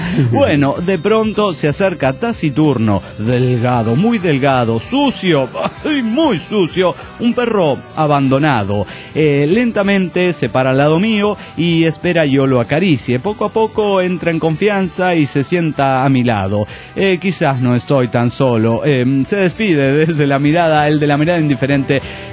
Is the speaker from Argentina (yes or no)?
no; Bolivia; lo que se muestra al mundo de Bolivia y lo que la mayoría de la gente ignora en mi país es una gran mamada